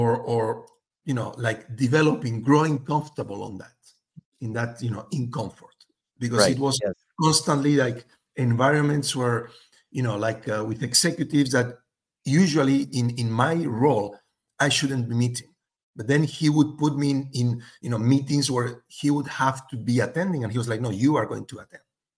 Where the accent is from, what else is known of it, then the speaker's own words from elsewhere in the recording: Spain; also born or lived in France; I come from Spain. I was, you know, born in France, but then raised in Spain.